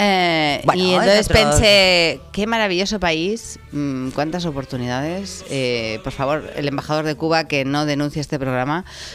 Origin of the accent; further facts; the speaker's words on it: Tarragona, Catalonia, Spain; nosotros, aunque hablemos para el mundo mundial, somos de Tarragona.